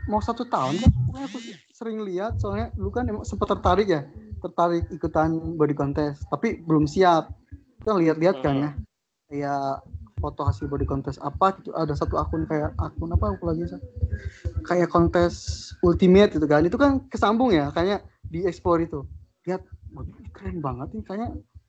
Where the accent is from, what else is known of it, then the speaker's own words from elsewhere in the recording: Banten, Indonesia; Yang penting saya punya kontribusi terhadap pariwisata daerah saya.